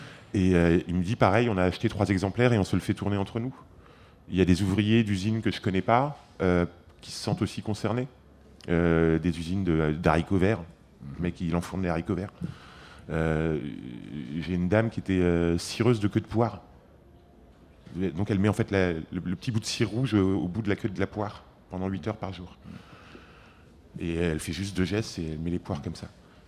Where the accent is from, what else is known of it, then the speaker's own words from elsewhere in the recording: Reims, Grand Est, France; je suis de Reims, je suis champenois